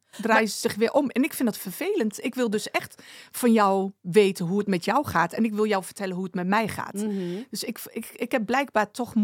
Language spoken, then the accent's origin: Dutch; Winterswijk, Gelderland, Netherlands; Ik ben geboren en getogen in Winterswijk. En ik ben eigenlijk gewoon weer terug richting papa en mama.